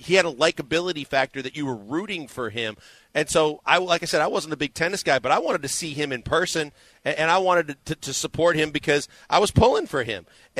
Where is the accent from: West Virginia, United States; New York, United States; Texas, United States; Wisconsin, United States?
Wisconsin, United States; Milwaukee; Like, I remember, you know, growing up in Milwaukee, Robin Yount, Paul Molitor, those were the guys.